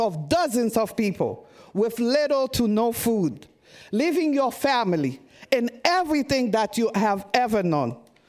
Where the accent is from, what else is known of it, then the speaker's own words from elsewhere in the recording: Haiti; I am an immigrant. I am from Haiti.